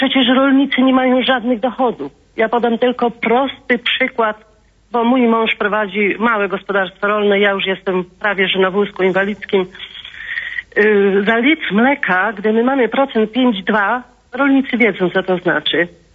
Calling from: Subcarpathian Voivodeship, Poland; z Podkarpacia, urodzona rolniczka z krwi i kości.

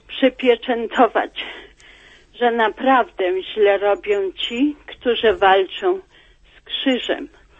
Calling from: Jelcz-Laskowice, Lower Silesian Voivodeship, Poland; Jestem z Jelcza Laskowic.

